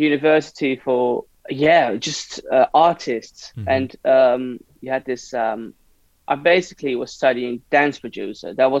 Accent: Hilversum, North Holland, Netherlands; So basically, I was from Hilversum, and a friend of mine was from Amsterdam.

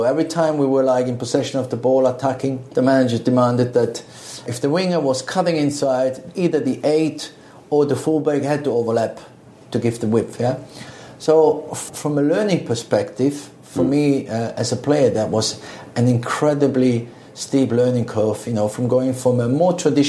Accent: Switzerland; also born or lived in Italy; I grew up in Switzerland with Italian parents. And, you know, I went to school and I have a BA diploma from Switzerland.

